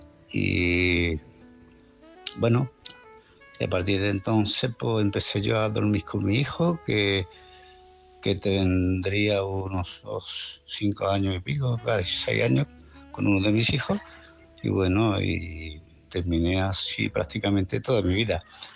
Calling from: Málaga, Andalusia, Spain; de Málaga.

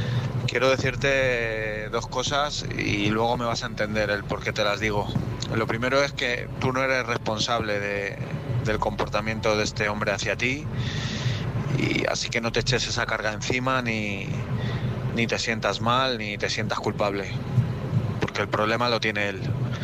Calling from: Madrid, Community of Madrid, Spain; de Madrid.

